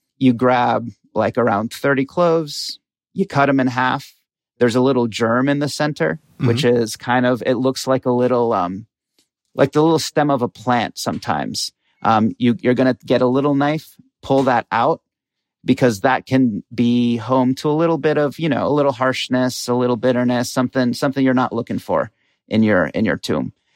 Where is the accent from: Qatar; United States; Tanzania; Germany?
Qatar; So my dad's Egyptian, my mom's Bolivian. I grew up in Qatar, in a Brazilian community there, because my mom went to Brazil to study and we have family there.